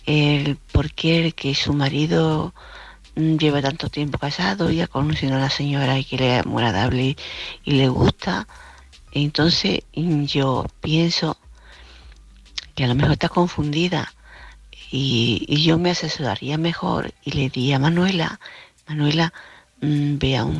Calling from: Córdoba, Andalusia, Spain; de Córdoba

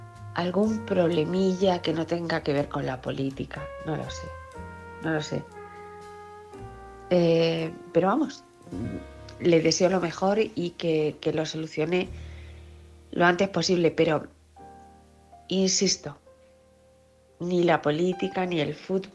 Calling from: Ciudad Real, Castilla-La Mancha, Spain; de Ciudad Real.

